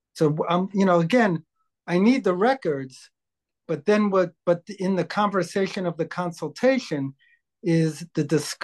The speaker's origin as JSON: {"language": "English", "town": "New York City", "region": "New York", "country": "United States", "tie": "born or raised there", "said": "I grew up in New York City. I went to a high school called Stuyvesant High School, which was a math and science high school."}